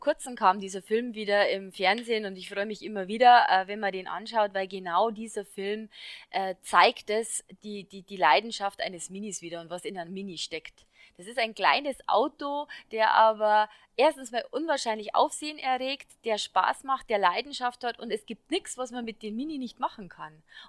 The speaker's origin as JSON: {"language": "German", "region": "Bavaria", "country": "Germany", "accent": "Bavarian", "said": "Du merkst, ich bin bayerisch Kindl und ich rede auch gern Dialekt"}